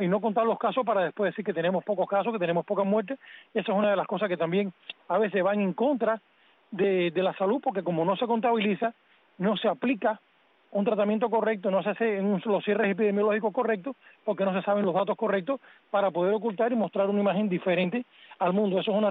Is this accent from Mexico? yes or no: no; Cuba; moved away; yo salí de Cuba hace muchos años, más de 20 y pico de años